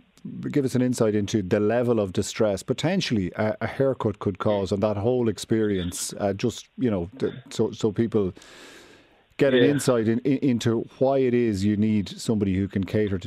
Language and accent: English; Kildare, Leinster, Ireland; I'm from Kildare.